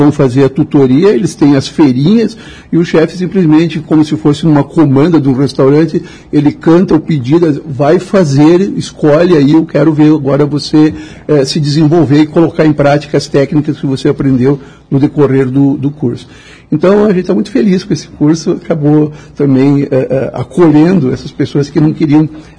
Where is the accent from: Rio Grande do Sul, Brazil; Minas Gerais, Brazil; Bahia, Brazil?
Rio Grande do Sul, Brazil; como bom gaúcho, eu gosto de vinho, né?